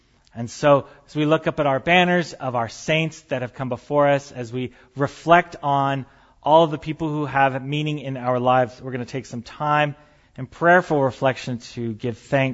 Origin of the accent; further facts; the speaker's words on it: San Jose, California, United States; I lived on the West Coast. I grew up in San Jose.